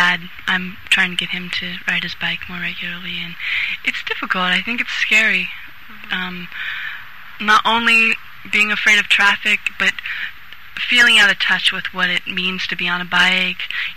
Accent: Santa Cruz, California, United States; Well, I grew up in Santa Cruz, so after going away to college and various schools and traveling, I came back and was really amazed at how Santa Cruz had changed

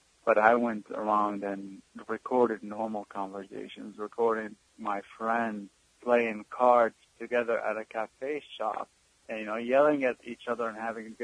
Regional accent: Damascus, Damascus Governorate, Syria; I come from Damascus, which is the oldest city, continually inhabited city in the world

